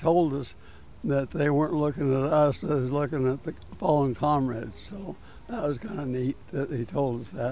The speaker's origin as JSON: {"language": "English", "town": "Mount Pleasant", "region": "Iowa", "country": "United States", "said": "from Mount Pleasant, Iowa, and I served in the Korean War in the Philippines from 51 to 55."}